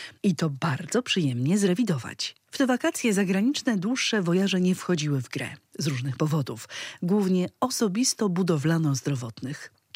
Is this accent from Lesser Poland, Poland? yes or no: no; Podlaskie Voivodeship, Poland; Ja z Nowego Miasta